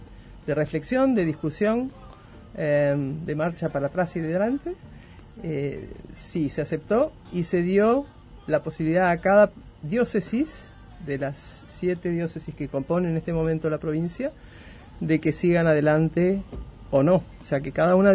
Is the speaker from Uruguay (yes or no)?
yes; Uruguay; moved away as an adult; now in Argentina; Yo estudié acá, me crié acá en Uruguay, me casé en lo que es hoy catedral, que es el templo inglés, sigo casada, y nos fuimos a vivir a Argentina.